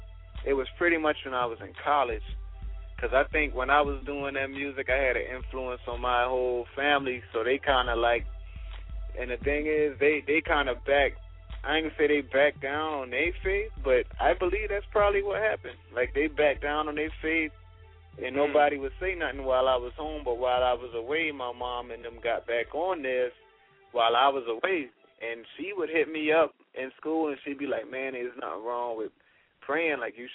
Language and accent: English; Walterboro, South Carolina, United States; also born or lived in Charleston; I'm originally from Walterboro, South Carolina, man. Originally right from Walterboro. Spent a lot of time in Charleston. But right from Walterboro, man.